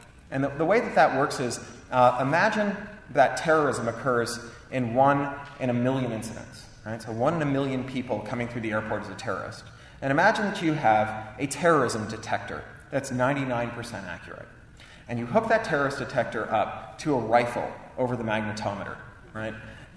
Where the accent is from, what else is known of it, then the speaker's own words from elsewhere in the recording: Canada; now in London, United Kingdom; I mostly live in London, England. I'm spending a year in Los Angeles now, and I'm a Canadian.